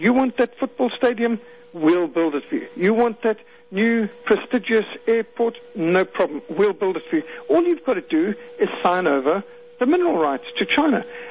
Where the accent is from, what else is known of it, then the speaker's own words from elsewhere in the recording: Zimbabwe; I was brought up in Rhodesia, as you know